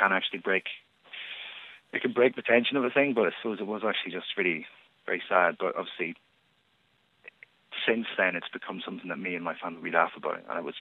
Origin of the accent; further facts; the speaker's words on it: Derry, Northern Ireland, United Kingdom; Well, we grew up in Derry in the 90s.